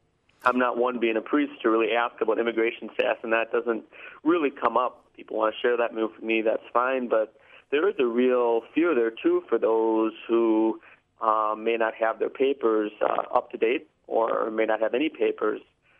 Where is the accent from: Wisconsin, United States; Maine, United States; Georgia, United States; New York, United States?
Wisconsin, United States; Stevens Point; You know, I was born in Wisconsin, born in La Crosse. I went to high school and college in UW-Stevens Point. You know, and, you know, I was born here and raised here